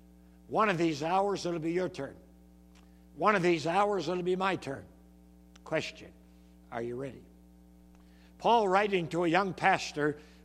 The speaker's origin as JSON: {"language": "English", "country": "Canada", "said": "So, as she said, we came from Canada originally, so we say oot naboot."}